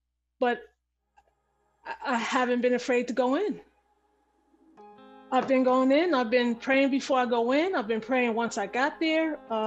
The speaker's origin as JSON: {"language": "English", "town": "South Orange", "region": "New Jersey", "country": "United States", "said": "I'm from South Orange, New Jersey."}